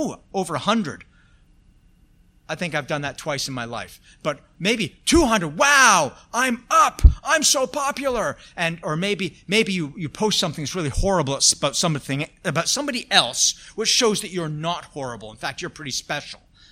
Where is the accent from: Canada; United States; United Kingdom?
United Kingdom; Scotland; I was born Scottish. I'm Scottish, okay?